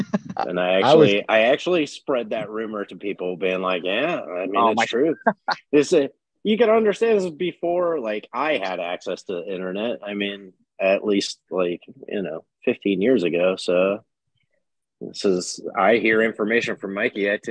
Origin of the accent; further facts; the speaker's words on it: California, United States; I'm a Californian, so it's like embedded in my brain because it's played at every single party I've ever been to in my life.